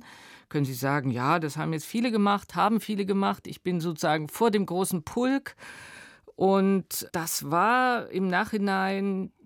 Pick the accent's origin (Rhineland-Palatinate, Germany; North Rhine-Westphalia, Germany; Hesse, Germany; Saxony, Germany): Saxony, Germany; Dresden; Dresden, Tal der Ahnungslosen. Ich sehe mich mit weißem Pionierhemd, mit blauem FDJ-Hemd. Also ich komme aus der Indoktrination